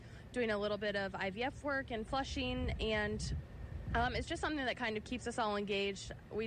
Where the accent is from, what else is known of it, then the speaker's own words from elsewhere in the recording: Wisconsin, United States; I grew up in Wisconsin and was very active in junior breed associations and things like that.